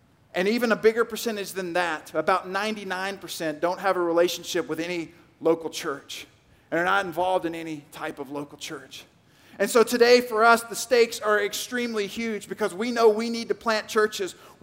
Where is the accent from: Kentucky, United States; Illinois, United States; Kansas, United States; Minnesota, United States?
Kentucky, United States; Louisville; now in New York City, United States; I grew up in Louisville, Kentucky. My wife is from Clemson, South Carolina. We met at Middle Tennessee State University, spent time in Atlanta, Georgia